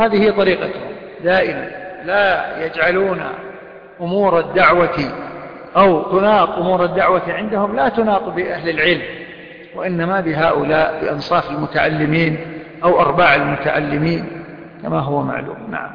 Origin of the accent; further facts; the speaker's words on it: Kuwait; عميد كلية الشريعة عندنا في الكويت